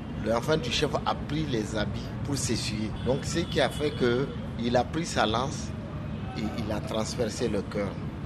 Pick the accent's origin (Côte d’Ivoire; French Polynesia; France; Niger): Niger; Dosso; born there; Donc, vous avez ma région natale qui est Dosso, qui est un sultanat.